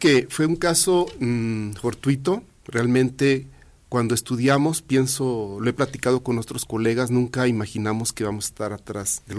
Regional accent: Aguascalientes, Mexico; Sí, mira, pues, soy de Aguascalientes.

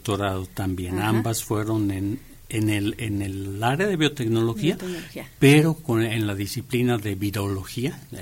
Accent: León, Guanajuato, Mexico; No, soy de León, Guanajuato. Uh-huh. Estudié aquí en la Universidad Autónoma de Aguascalientes, sí. La licenciatura. Soy el menor de 8 hermanos, uh-huh. Una familia grande.

